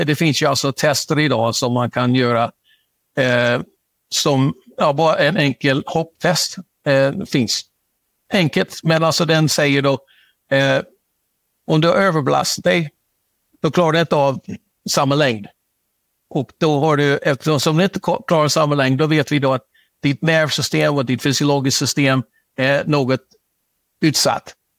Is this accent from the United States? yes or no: yes; United States; Ja, eftersom vi är amerikaner vet ju hur det amerikanska fotbollssystemet ser ut